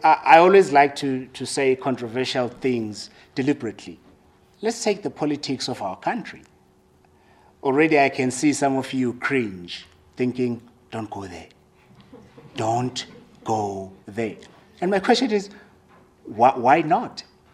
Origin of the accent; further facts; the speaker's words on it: South Africa; As a South African, I've always believed that I am one amongst many great nations in the world.